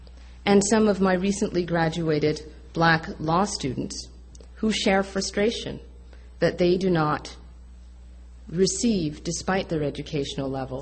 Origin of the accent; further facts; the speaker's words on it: LaSalle, Ontario, Canada; These are the kids I played with when I grew up in LaSalle.